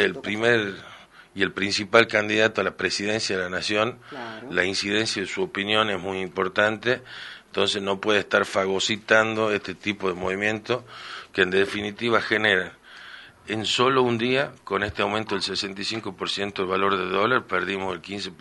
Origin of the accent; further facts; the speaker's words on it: Argentina; Nosotros somos argentinos, nuestra moneda es el peso